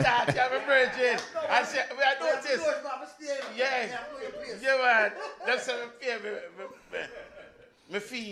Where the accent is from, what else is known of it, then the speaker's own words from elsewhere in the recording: Jamaica; so we as Jamaican have to support, and we don't want nothing go down, you know.